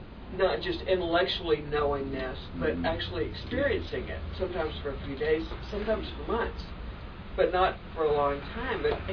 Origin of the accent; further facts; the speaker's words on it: Texas, United States; also born or lived in San Francisco; I grew up in Southeast Texas. It's called the Bible Belt.